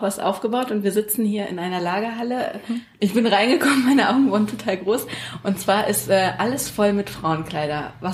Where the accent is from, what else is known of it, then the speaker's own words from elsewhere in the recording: Laichingen, Baden-Württemberg, Germany; Inzwischen 9. Episode, die ich in Laichling, meiner Heimatstadt, aufnehme.